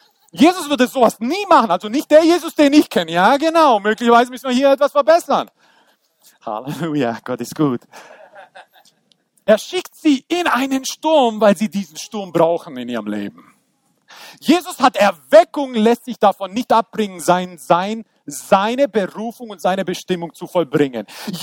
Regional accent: Croatia; Kennt ihr das? Ich als Kroate kenne das.

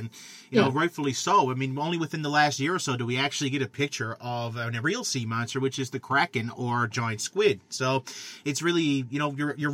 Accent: Canada; We're both from Canada. This has got to happen.

